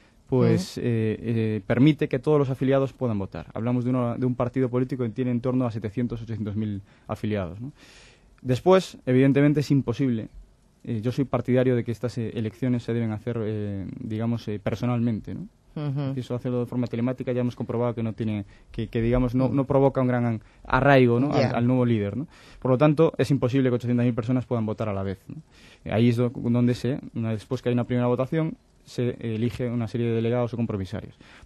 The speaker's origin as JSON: {"language": "Spanish", "region": "Galicia", "country": "Spain", "said": "voy a poner el caso de Yo Vengo de Galicia, como digo"}